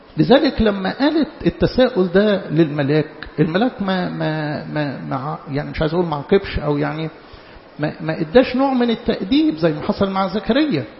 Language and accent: Arabic; Egypt; حتى بمفهوم الخطوبة اللي في مجتمعنا احنا كمصريين